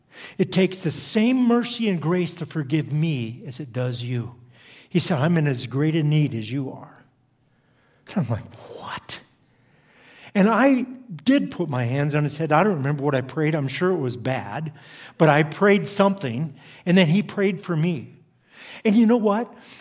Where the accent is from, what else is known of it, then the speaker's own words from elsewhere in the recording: Iowa, United States; moved away as an adult; now in Los Angeles, United States; So I moved from Iowa all the way to Los Angeles.